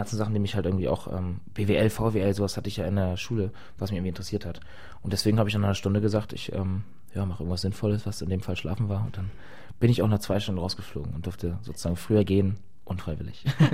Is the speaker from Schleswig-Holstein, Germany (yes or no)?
yes; Schleswig-Holstein, Germany; Ich bin ja auf dem Dorf groß geworden, also ein bisschen neben Eutin. Eutin war danach irgendwann meine Schulstadt, in der die ich dann danach gezogen bin.